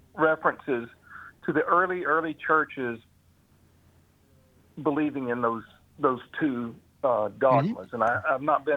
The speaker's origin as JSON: {"language": "English", "region": "Tennessee", "country": "United States", "tie": "born or raised there", "said": "I grew up in Southeast Tennessee when we had one Catholic, one Episcopal, in one Lutheran church, and then a ton of Baptists and Church of God of Prophecy churches."}